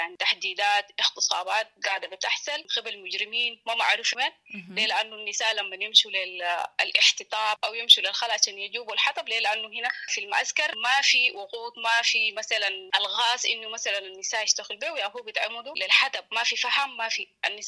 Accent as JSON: {"language": "Arabic", "town": "Geneina", "region": "West Darfur", "country": "Sudan", "moved": "as an adult", "lives_now": "Chad", "said": "نحن لجعنا من السودان بناء للظروف بتاعت الحرب 15 إبريل اللي حصلت لنا في الجنينة وبقية الولايات بتاع السودان. لجعنا جينا بمقيمات بتاعت لجوء في شركات هنا، خاصة أدري ومتشي."}